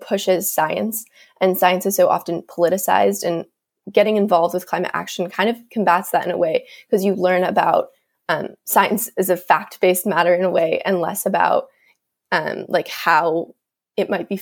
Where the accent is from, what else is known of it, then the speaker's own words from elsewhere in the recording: Albany, United States; I'm 18 years old, almost 19, and I'm currently a sophomore at UCLA. But my hometown is Albany, where I actually am currently right now.